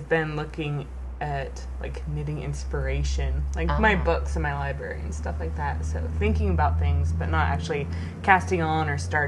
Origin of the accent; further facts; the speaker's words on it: California, United States; I'm from California, and it's already hot there, so...